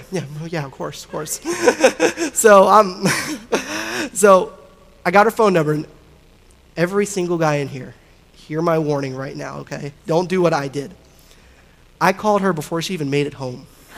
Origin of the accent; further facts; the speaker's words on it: Florida, United States; I'm born and raised in Florida. Love Florida. I love Florida, but I'm from South Florida originally.